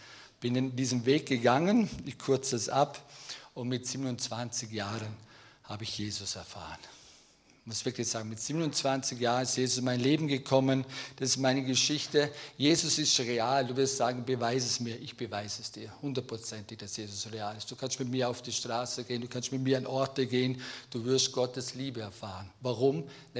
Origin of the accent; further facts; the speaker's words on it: Brederis, Vorarlberg, Austria; Ich bin aufgewachsen in Brederis